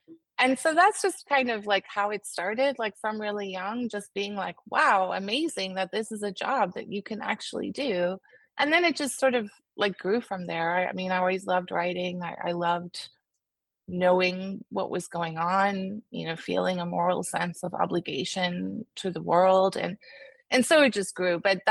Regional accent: South Africa; I grew up in South Africa, and there wasn't actually a ton of media penetration at that time because it was apartheid.

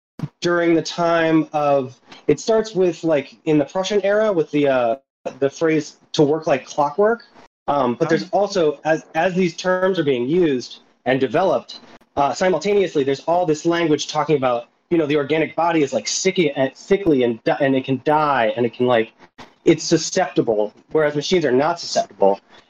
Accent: Philadelphia, Pennsylvania, United States; from Philadelphia, by the way.

